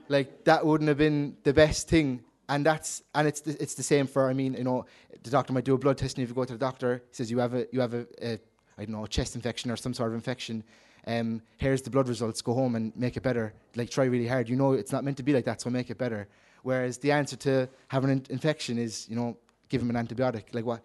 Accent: Ireland; We know we might not, as like people growing up in Ireland, where, I mean, the Ten Commandments, you might be hear of it, but it's not something that like really pushed in our country.

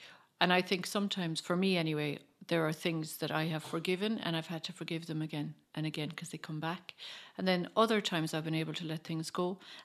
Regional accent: Clare, Munster, Ireland; now in Cork, Ireland; I'm from Clare, County Clare originally. I live in Cork.

